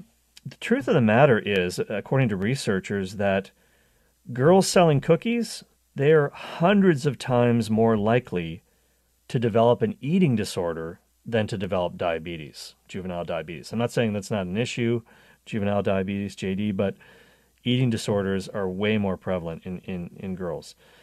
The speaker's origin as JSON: {"language": "English", "country": "Canada", "tie": "born or raised there", "said": "Growing up in Canada, our version of Girl Scouts was called Girl Guides"}